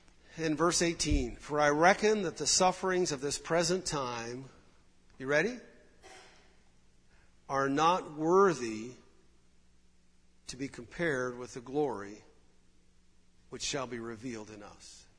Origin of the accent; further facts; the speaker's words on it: Idaho, United States; I was raised in Idaho, so I've ridden horses a little bit.